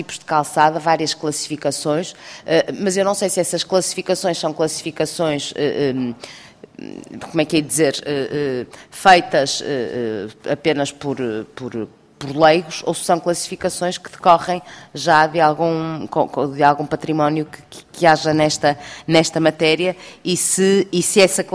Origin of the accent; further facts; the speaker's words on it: Guimarães, Braga, Portugal; Eu sou de Guimarães e há grandes calçadas em Guimarães